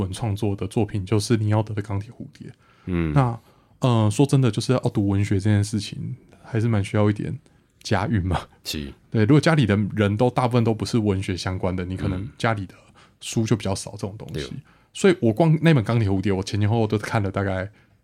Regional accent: Taiwan; 就是会是我们台湾人吧，年轻人一个很重要的人生的人格建构的一个很重要的过程。

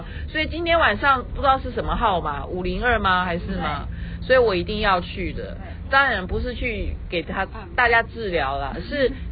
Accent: Taiwan; 我们来自台湾

